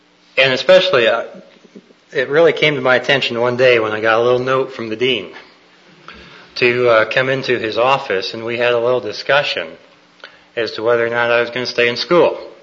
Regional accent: New York, United States; I was born and raised in New York in a Dutch family.

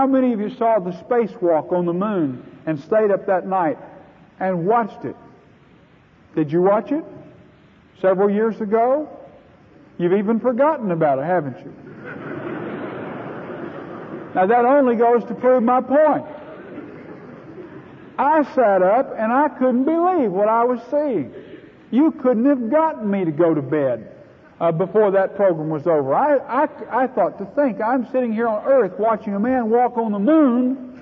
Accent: Texas, United States; I come from West Texas. I come from a ranching background. My family have been in the sheep business for several generations.

